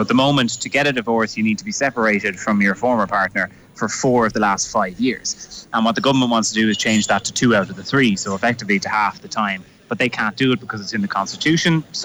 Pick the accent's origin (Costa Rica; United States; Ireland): Ireland; Waterford, Munster; I know I'm from Waterford myself